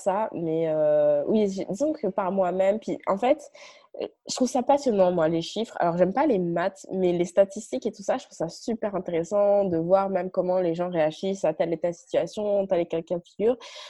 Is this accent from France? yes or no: yes; France; Parce que donc, j'habitais au Canada. Le Canada, ce n'est pas mon pays. Hein, moi, je suis française.